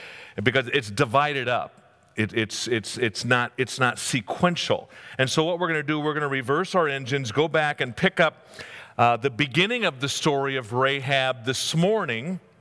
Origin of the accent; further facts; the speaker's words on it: United States; Now, as an American, I can't tell.